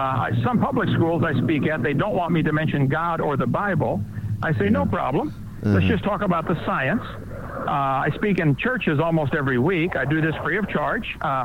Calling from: Monroeville, Alabama, United States; Well, I'm at the Kubota dealer in Monroeville, Alabama.

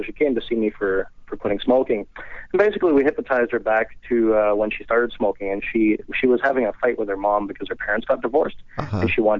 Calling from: Canada; I'm up in Canada.

